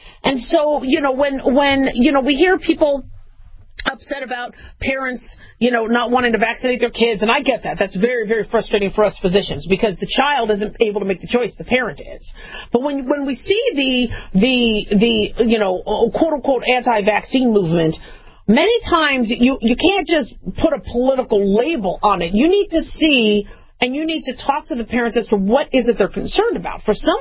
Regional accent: United States; Now, I, being an American and, you know, having my medical experience, I think vaccines are cool.

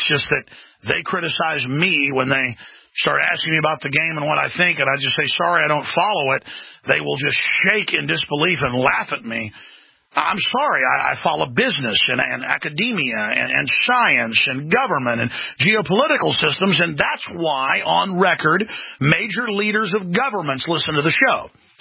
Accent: Dallas, Texas, United States; I went to Dallas Cowboys games. I grew up in Dallas, Texas. I like football.

